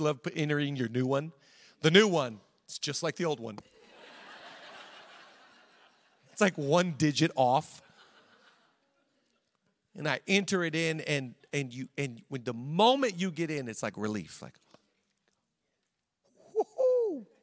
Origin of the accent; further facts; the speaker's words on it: Oak Harbor, Washington, United States; now in Boston, United States; we're from your hometown. We're from Oak Harbor, Washington.